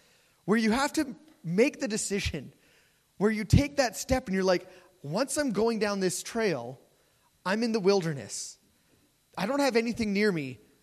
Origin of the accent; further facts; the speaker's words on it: British Columbia, Canada; So when I was younger, I grew up on Vancouver Island